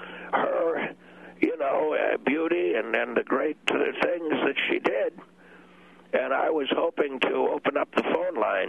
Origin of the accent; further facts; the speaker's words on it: Bloomington, Indiana, United States; I grew up in Bloomington, Indiana, and they had it in one of these art houses.